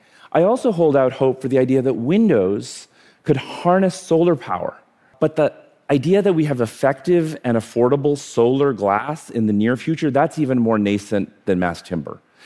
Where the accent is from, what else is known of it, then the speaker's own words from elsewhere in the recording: India; born there; So I was born in India.